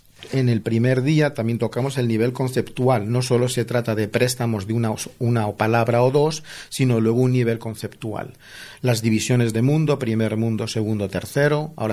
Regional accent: Spain; also born or lived in United States / United Kingdom; Claro, yo soy español.

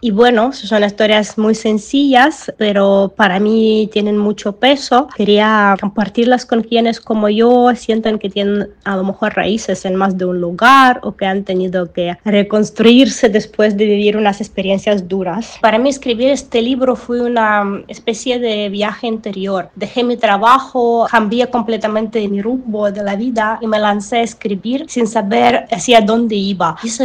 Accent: Ukraine; Spanish is a second language; moved away as an adult; now in Spain; empecé a aprender español todavía viviendo en Ucrania, porque mi colegio fue especializado en idiomas extranjeros y entonces empecé a aprender español con 14, 15 años.

